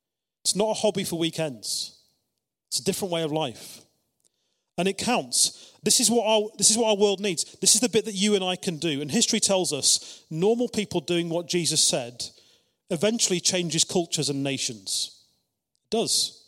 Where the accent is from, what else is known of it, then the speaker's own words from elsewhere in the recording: United Kingdom; being British